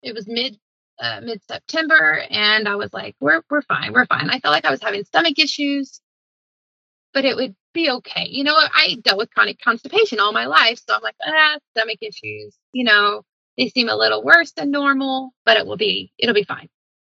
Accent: Arkansas, United States; even though I'm from Arkansas. Anybody, you know, especially Northwest Arkansas, I mean, you get tick bites all the time.

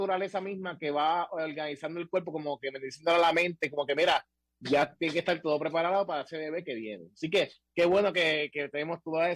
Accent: Puerto Rico; nosotros como puertorriqueños

